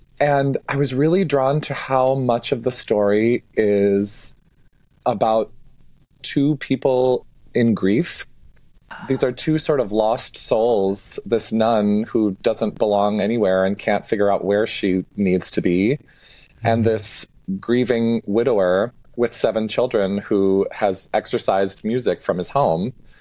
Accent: Minnesota, United States; I grew up north of St. Cloud and went to St. Olaf College in Northfield. So I'm Minnesotan, born and bred through and through.

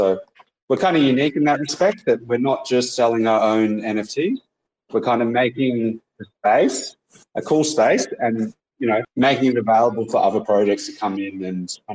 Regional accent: Australia; I am Australian.

